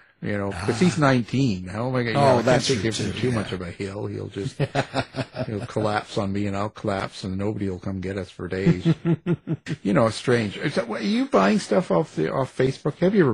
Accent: Canada; I'm a Canadian.

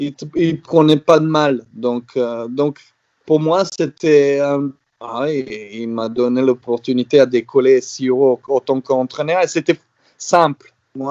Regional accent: Serbia; now in France; Moi, j'avais ça quand j'étais jeune, quand j'étais en Serbie.

